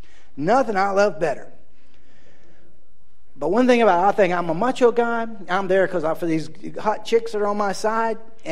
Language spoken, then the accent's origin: English; Plant City, Florida, United States; By the way, I'm from Plant City, Florida, which is the strawberry capital of the world.